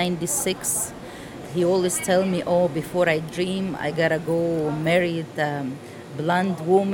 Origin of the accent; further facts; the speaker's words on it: Russia; and he's from Egypt and I'm from Russia.